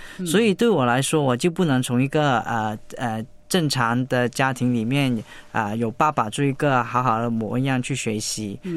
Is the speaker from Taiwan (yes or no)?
no; China; born there; 因为我在内地出生，我和我妈妈住在一起，然后我爸爸就在香港那里工作。